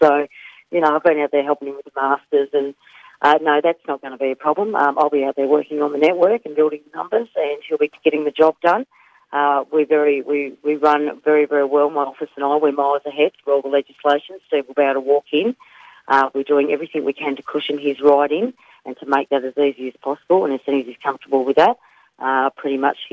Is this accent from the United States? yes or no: no; Australia; well, apparently we're not as Australian as we bloody come